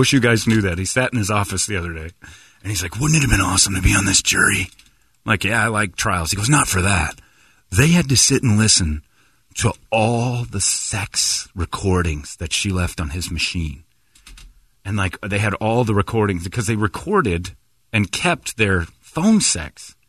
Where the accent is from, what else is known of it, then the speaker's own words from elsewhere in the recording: Philadelphia, Pennsylvania, United States; I'm from Philly.